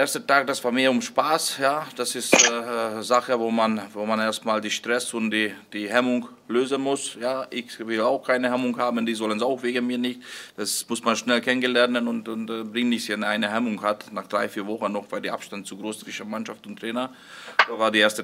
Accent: Hungary; ich komme aus Ungarn, ich komme aus einem Land, wo mal sehr viele Zuschauer waren, dann sehr wenige Zuschauer geworden.

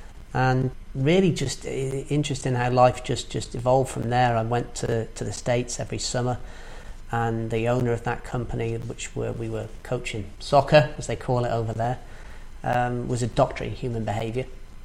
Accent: South West England, United Kingdom; now in Harrogate, United Kingdom; I'm from the West Country, Gloucestershire, originally. And grew up around there and ended up in Harrogate via many stops along the way.

